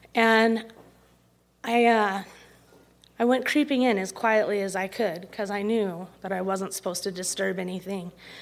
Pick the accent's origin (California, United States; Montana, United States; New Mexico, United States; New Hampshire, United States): Montana, United States; Great Falls; And it's in Belt, Montana, which is like 20 minutes from where I grew up in Great Falls.